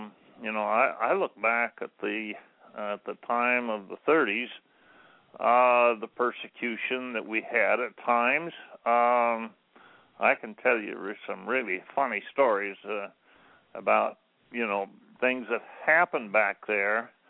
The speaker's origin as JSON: {"language": "English", "region": "South Dakota", "country": "United States", "tie": "born there", "said": "Close to the ranch where I was born in South Dakota, there were neighbors that had a barn, a big barn"}